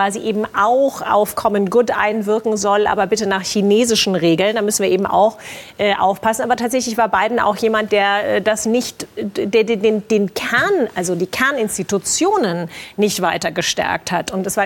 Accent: United States; also ich empfinde das als Amerikanerin tatsächlich, ich finde das zutiefst unamerikanisch.

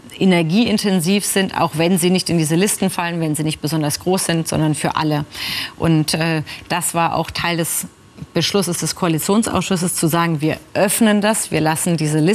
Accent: Germany; solange wir als Europäer, als Deutsche, dass wir gemeinsam stehen

